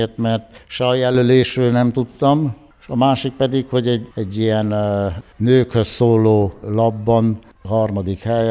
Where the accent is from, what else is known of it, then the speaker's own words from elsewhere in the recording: Brețcu, Covasna, Romania; Én Kovászna megyéből, Berecből származom, a szülői ház ott van. Gábor Áronnak a szülőfalúja